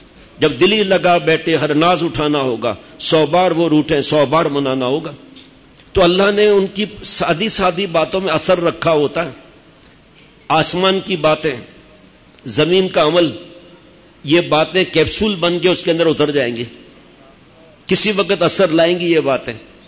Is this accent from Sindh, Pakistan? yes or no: yes; Karachi, Sindh, Pakistan; born there; ہم تو 11-12 سال کے تھے, میری پیدائش کراچی کی, لیکن جاتے تھے چھٹیوں میں گاؤں